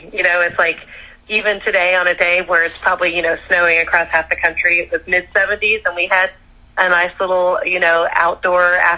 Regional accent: Florida, United States; Yes, I'm a true Floridian.

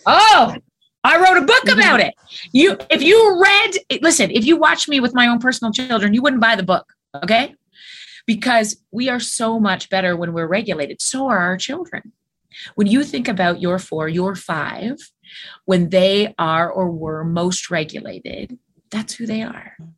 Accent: Alberta, Canada; I'm from Alberta in a farm town, so cows are always on my head.

